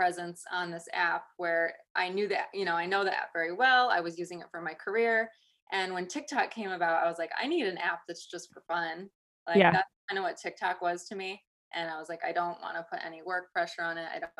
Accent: New York, United States; now in Tampa, United States; I'm from upstate New York. So I'm more in the country, Rolling Hills area.

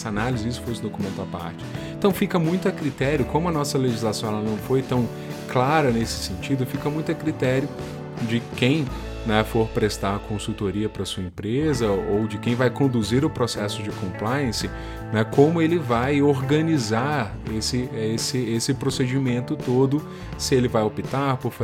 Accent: Minas Gerais, Brazil; eu sou mineiro, né?

